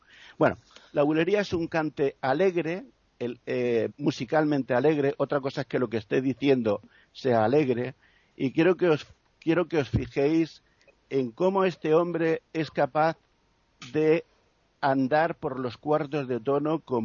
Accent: Region of Murcia, Spain; Yo soy de Murcia, tengo mucho por tierra, mucho que ver con el flamenco, porque como sabéis es una provincia limítrofe de Andalucía, Murcia, Castilla-La Mancha y Extremadura

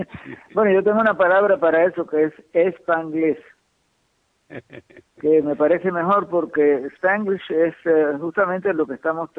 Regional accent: Cuba; now in United States; Sí, sí, yo me fui de Cuba en el año 1956.

